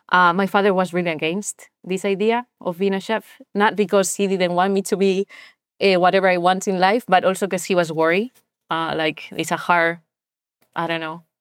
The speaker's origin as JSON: {"language": "English", "region": "Galicia", "country": "Spain", "tie": "born or raised there", "said": "is next to my house, my hometown."}